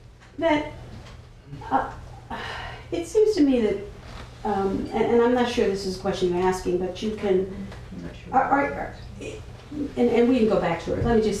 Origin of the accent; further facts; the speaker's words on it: the South, United States; I was raised in the South, so I'm too well raised to ask some of these questions